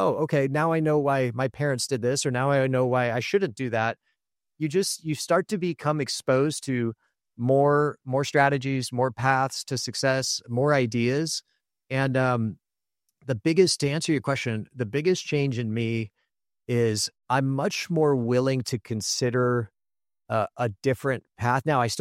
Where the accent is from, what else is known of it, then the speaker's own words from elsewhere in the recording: Los Angeles, California, United States; And I spent a lot of my time growing up in Los Angeles.